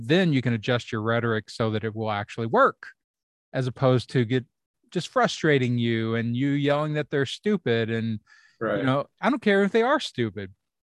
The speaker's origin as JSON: {"language": "English", "region": "Kentucky", "country": "United States", "tie": "born or raised there", "said": "I grew up in Kentucky and I know this culture very well."}